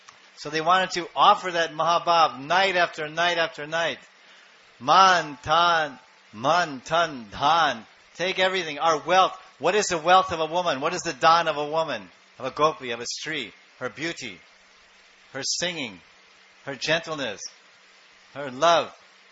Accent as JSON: {"language": "English", "country": "India", "said": "My religious book, I'm Indian. I'm from India. We have books called the Vedas."}